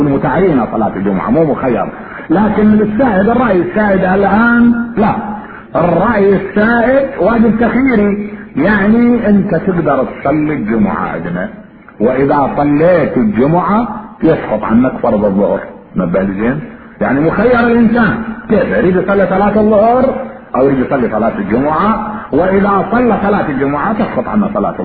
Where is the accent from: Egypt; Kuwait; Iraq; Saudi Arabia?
Iraq; كان عندنا بالعراق على ما اتخطر الصبح نمر بالاسواق احيانا